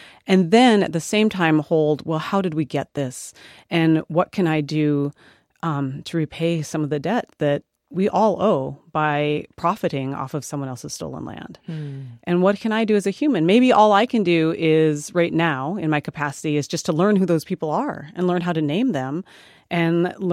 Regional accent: South Dakota, United States; where I grew up in South Dakota, which is a really rural state, we had Thanksgiving was about family and gratitude and mostly harvest.

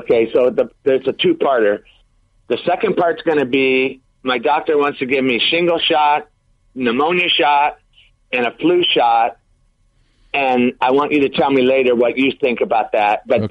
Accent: Huntington Beach, California, United States; Huntington Beach.

